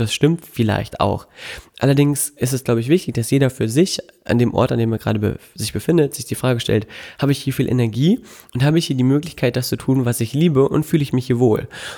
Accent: Melle, Lower Saxony, Germany; kannte das so aus meinem Heimatdorf Melle, dass man sich freundlich grüßt und es einfach nette Gesichter gibt

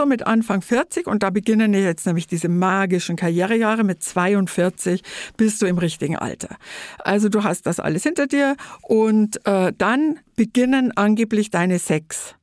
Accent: Trostberg, Bavaria, Germany; die Zeitung in meiner Heimatstadt gearbeitet, das Trostberger Tagblatt.

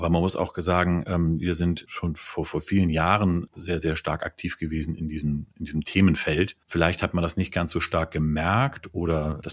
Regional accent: Hamburg, Germany; irgendwann nach Hamburg gekommen. Und da bin ich auch aufgewachsen, groß geworden, zur Schule gegangen, habe studiert. Also Hamburg ist schon meine Heimatstadt.

